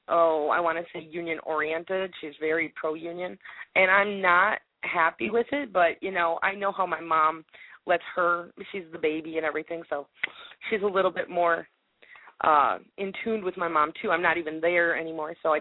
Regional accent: Beaver Dam, Wisconsin, United States; accent: Wisconsin; I see, because I used to live in Wisconsin, I'm from Beaver Dam.

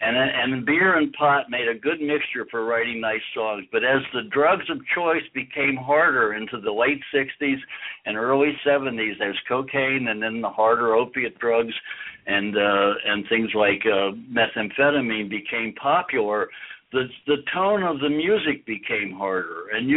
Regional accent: St. Augustine, Florida, United States; I'm a lifelong sailor. I grew up in St. Augustine, Florida, and where I learned how to sail very young

